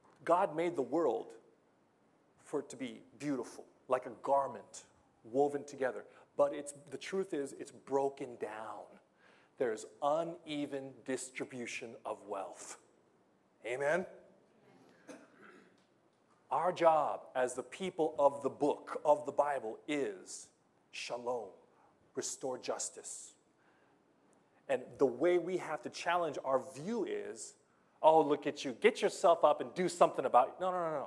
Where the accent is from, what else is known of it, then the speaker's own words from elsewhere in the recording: United States; So, I'm a Filipino-American. We call Phil-Am. That means I'm Filipino, but I grew up in America.